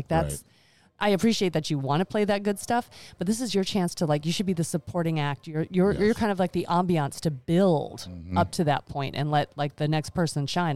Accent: U.S. Virgin Islands; moved away as an adult; also born or lived in Indiana / Atlanta; now in Charlotte, United States; So I originally, I grew up in the Virgin Islands in the Caribbean. From there, I went to college in Indiana and then went back home after I graduated

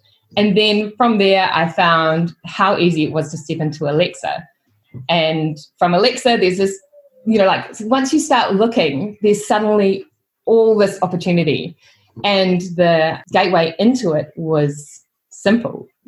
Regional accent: New Zealand; I'm from New Zealand.

